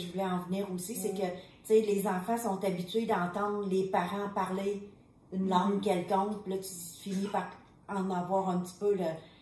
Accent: Vietnam; now in Canada; puis on est arrivé au Canada, ça faisait pas longtemps au début. Et puis... Moi, quand j'étais jeune au Vietnam, là, j'imitais plein de monde.

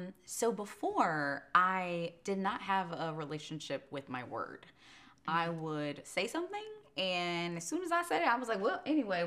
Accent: Palmdale, California, United States; I'm from Palmdale, California. I'm 5'3", daughter of immigrants, like first generation

